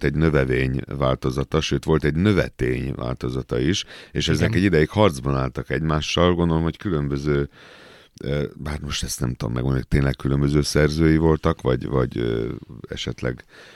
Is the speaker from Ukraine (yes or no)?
no; Satu Mare County, Romania; now in Hungary; Szatmár megye határon túli oldaláról származom, körülbelül 28 éve élek Magyarországon